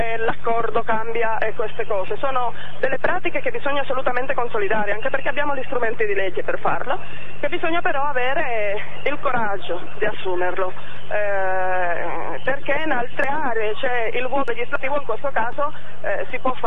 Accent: Dominican Republic; now in Prato, Italy; Dominicana.

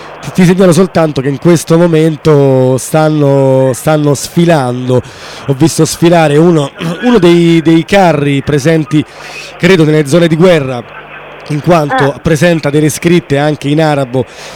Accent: Rome, Lazio, Italy; io sono di Roma ma col centro ho poco

